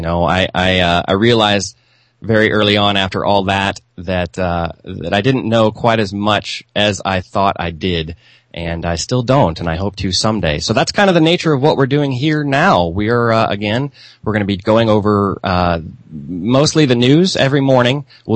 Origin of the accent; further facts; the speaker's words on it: Missouri, United States; But I grew up here in the Midwest. I still live here in the Midwest.